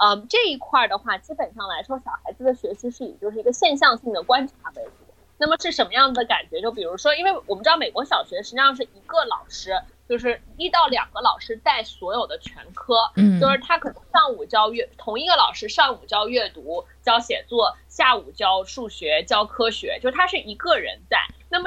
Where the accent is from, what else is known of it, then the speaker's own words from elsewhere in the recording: China; now in United States; 因为我自己也是在国内长大的嘛